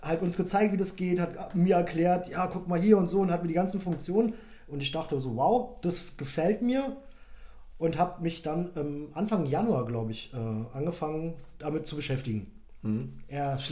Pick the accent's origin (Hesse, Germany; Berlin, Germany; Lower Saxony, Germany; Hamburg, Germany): Berlin, Germany; Ich bin gebürtiger Berliner, mein Freund. Cool. Bin nicht zugezogen, habe hier quasi meinen einzigen Sitz.